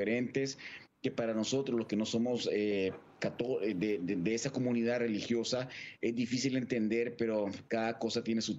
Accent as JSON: {"language": "Spanish", "country": "Nicaragua", "said": "nosotros como nicaragüenses, los que están adentro, los que están afuera"}